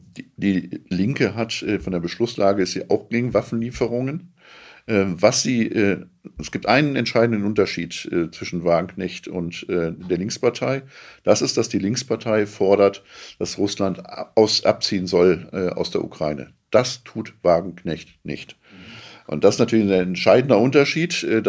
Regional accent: Duisburg, North Rhine-Westphalia, Germany; Also ich bin in Duisburg aufgewachsen

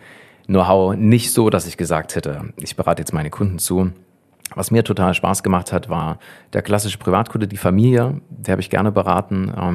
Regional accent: Saxony, Germany; ich hatte damals zu der Zeit in Jena gelebt, ich komme ja ursprünglich aus dem Vogtland, aus einem kleinen 150-Seelen-Dorf, mitten im Nirgendwo.

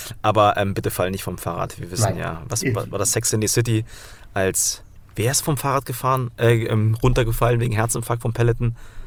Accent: Thuringia, Germany; Also wenn ich ab und zu mal ein halbes Bier trinke, dann merken auch alle, ich komme aus Thüringen, dann versteht mich keiner mehr.

